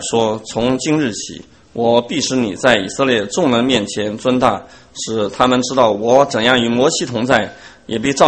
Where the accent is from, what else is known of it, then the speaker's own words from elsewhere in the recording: China; 其实和我们中国人律法的时间是蛮接近的